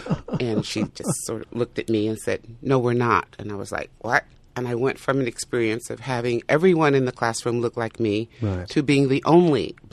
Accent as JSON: {"language": "English", "region": "the South", "country": "United States", "lives_now": "Santa Barbara, United States", "said": "That was different for my sister and I because we came from the South, which had very strict rules about how young ladies present themselves in public."}